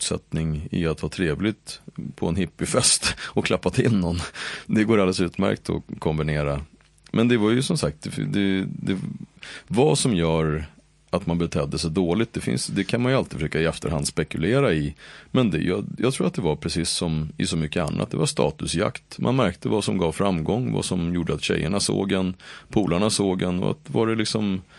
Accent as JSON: {"language": "Swedish", "town": "Uppsala", "region": "Uppsala County", "country": "Sweden", "tie": "born or raised there", "said": "när jag växte upp i Gottsunda"}